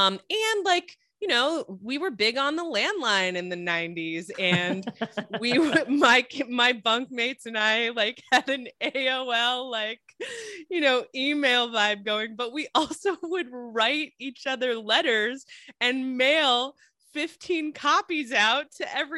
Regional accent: Midwest, United States; And then we grew up in the Midwest, but they wanted us to have exposure to people from other parts of the country.

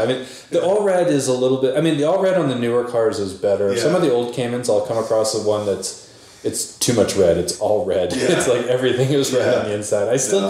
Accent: New England, United States; I'm from New England, man.

